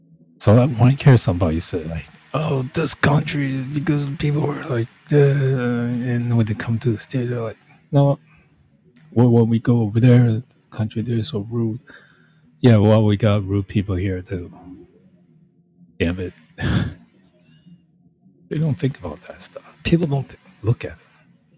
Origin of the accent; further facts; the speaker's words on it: Taipei, Taiwan; When I grew up in Taiwan and stuff, those of us live in Taipei with upper class, upper middle class, different.